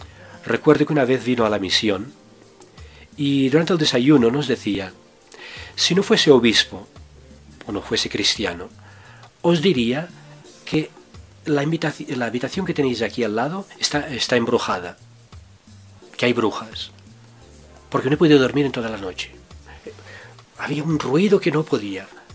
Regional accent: Menorca, Balearic Islands, Spain; Yo soy de Menorca.

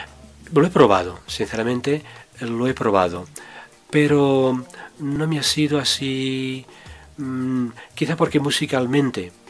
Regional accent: Menorca, Balearic Islands, Spain; Yo soy de Menorca.

